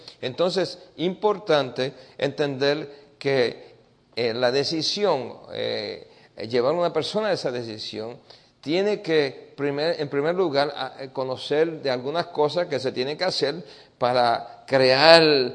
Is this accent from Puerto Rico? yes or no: yes; Puerto Rico; born there; Yo nací en Puerto Rico.